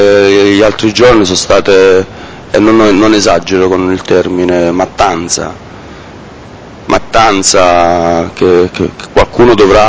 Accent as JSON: {"language": "Italian", "town": "Naples", "region": "Campania", "country": "Italy", "said": "No, perché veniamo da Napoli"}